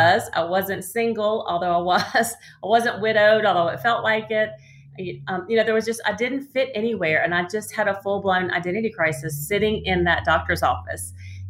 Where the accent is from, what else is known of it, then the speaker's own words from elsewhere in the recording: Georgia, United States; also born or lived in North Carolina; Well, I grew up in Georgia, right outside of Atlanta. My dad got transferred a lot in his job. And so we moved several places in North Carolina